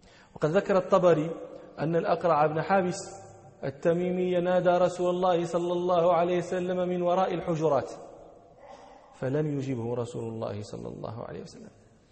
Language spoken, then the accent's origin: Arabic; Morocco